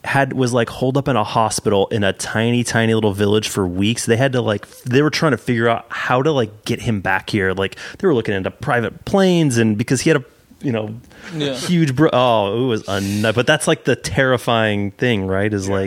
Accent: Illinois, United States; I was born and raised in Western Illinois, and I love weather, and I like cold weather

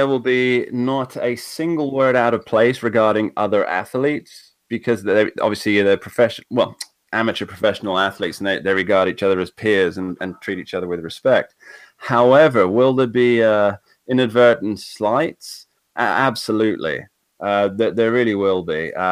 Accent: United Kingdom; I am European. I am British. I'm just not part of the European Union.

